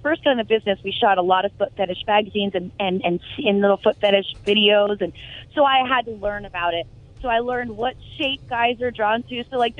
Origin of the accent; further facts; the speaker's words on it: East Coast, United States; it was really a odd moment for me because I grew up on the East Coast. I remember when it happened.